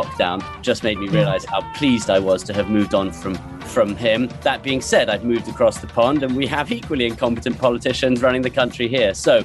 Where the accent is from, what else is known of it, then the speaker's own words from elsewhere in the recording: London, United Kingdom; now in Washington, United States; I've just moved from London to DC to take this new opportunity at the State Department. And look, I was born and raised in London.